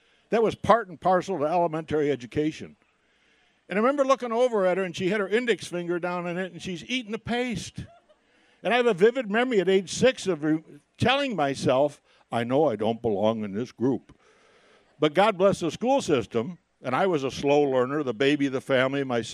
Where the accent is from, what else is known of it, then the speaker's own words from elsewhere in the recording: Williamsville, New York, United States; Dick and I grew up together in Williamsville.